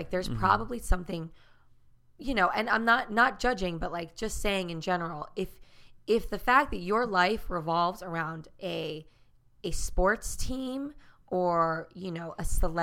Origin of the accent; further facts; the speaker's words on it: Boston, Massachusetts, United States; will always root for the Red Sox because they're from Boston, mm-hmm. and I'm from Boston